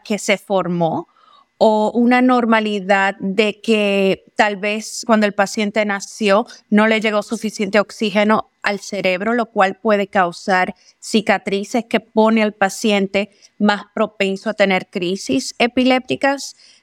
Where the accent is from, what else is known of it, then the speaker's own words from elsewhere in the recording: Dominican Republic; Yo soy originalmente de la República Dominicana y vine aquí a este país a entrenarme en cuanto a trastornos neurológicos y la epilepsia específicamente en niños